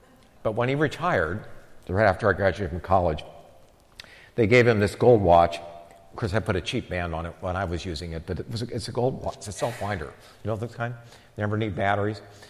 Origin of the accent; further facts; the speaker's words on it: Akron, Ohio, United States; I grew up in Akron, Ohio. Every one of my grandparents worked for a different rubber company.